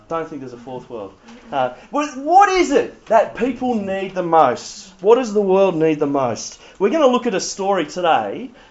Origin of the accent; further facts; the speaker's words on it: Wyong, New South Wales, Australia; No one really wants to stop in Wyong. I grew up in Wyong.